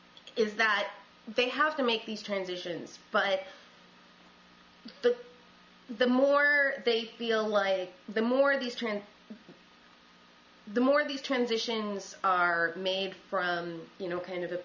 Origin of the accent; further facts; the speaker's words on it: Buffalo, New York, United States; because I grew up in Buffalo, where the clinics came under siege when I was in high school.